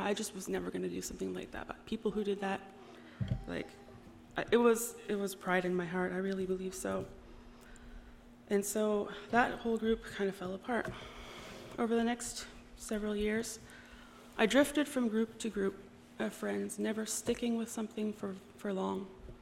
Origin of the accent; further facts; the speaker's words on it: Leamington, Ontario, Canada; I was born in Leamington and mostly grew up here, except for a few short moves to Mexico, Manitoba, and even Kansas when I was very young, too young to remember.